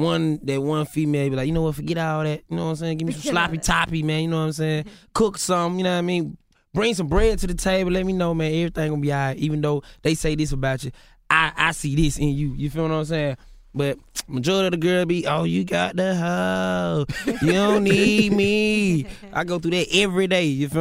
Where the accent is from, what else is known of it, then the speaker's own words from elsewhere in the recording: Atlanta, Georgia, United States; Yeah, I went to Price. Yeah, man, I'm from Atlanta, man.